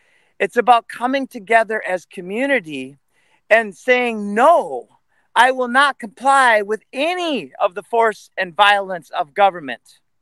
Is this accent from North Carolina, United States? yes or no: no; Minnesota, United States; I grew up in Minnesota. I learned the word God growing up.